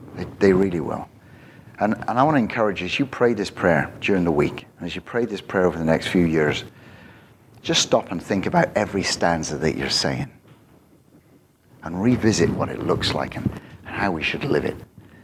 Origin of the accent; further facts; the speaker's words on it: United Kingdom; Because as a British person, I read that, duh.